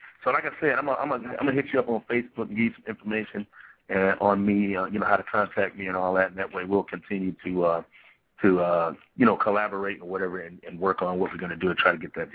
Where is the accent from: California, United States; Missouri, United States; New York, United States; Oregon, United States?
Missouri, United States; Kansas City; You know, well, I'm definitely from Kansas City, so that's where I come from.